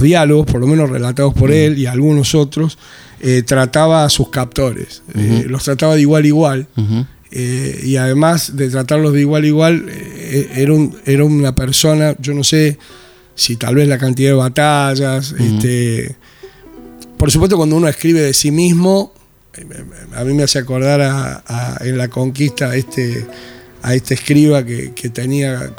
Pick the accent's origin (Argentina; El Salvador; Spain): Argentina; Lo que pasa es que somos argentinos.